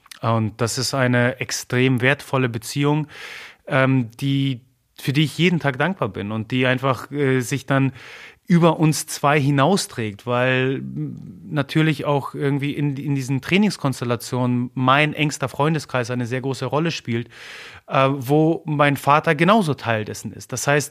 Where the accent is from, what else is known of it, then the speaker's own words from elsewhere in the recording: Germany; born there; first language Polish; German is a second language; Also ich fühle mich als, obwohl ich sogar in Deutschland geboren bin, als Pole. Das liegt daran, dass unsere gesamte Familie mehr oder weniger in Polen ist. Ich in einem polnischen Haushalt groß geworden bin, meine Muttersprache polnisch ist, ich Deutsch im Kindergarten erst gelernt habe.